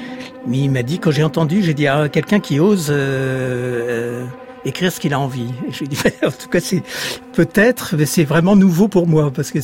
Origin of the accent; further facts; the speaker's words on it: Rome, Lazio, Italy; born there; je suis né à Rome en juin 48